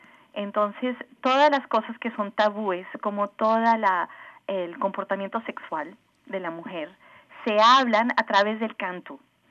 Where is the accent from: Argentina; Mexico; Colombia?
Colombia; also born or lived in Atlanta, United States; Yo crecí en crecí en Colombia, pero nací en Atlanta.